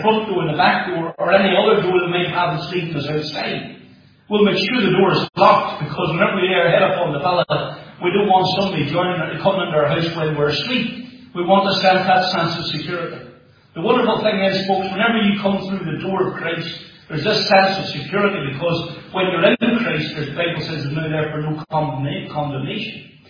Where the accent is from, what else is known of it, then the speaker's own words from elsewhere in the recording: Moneymore, Northern Ireland, United Kingdom; whenever I grew up in Moneymore, we went to this church